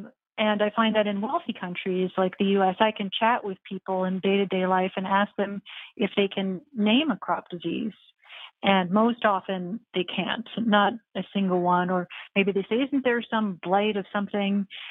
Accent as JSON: {"language": "English", "region": "New York", "country": "United States", "tie": "born or raised there", "said": "I grew up in New York State where there was an area of farming around."}